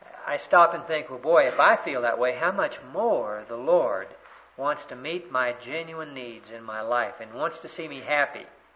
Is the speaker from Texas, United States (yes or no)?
yes; Texas, United States; I am a Texan, but I'm a deflated Texan.